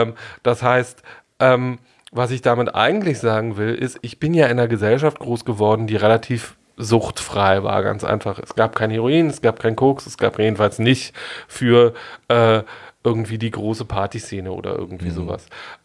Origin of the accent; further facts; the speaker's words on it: East Germany, Germany; Ich bin in der DDR groß geworden